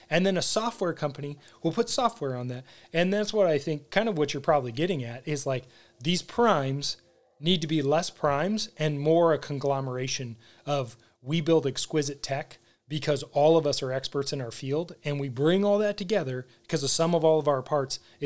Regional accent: United States; I'm American, yeah.

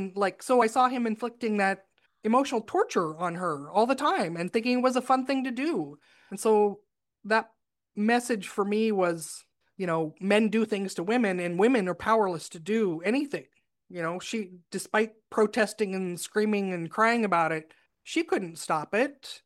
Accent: Oregon, United States; And the small town that I grew up in Oregon, life goals were get married, get 5 acres and a double wide mobile home.

